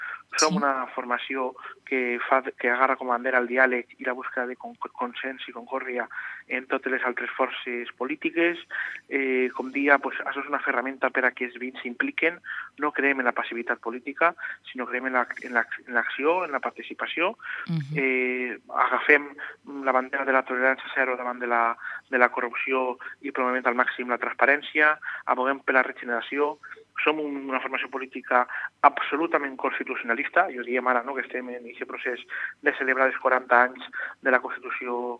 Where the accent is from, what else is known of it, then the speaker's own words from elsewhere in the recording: Nules, Valencian Community, Spain; Entenem que és que millors coneixem els problemes de Nules som la gent de Nules